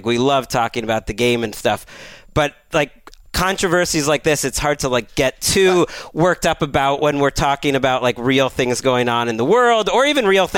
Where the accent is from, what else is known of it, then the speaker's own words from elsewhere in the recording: Massachusetts, United States; Like, just because I grew up in Massachusetts, I don't know.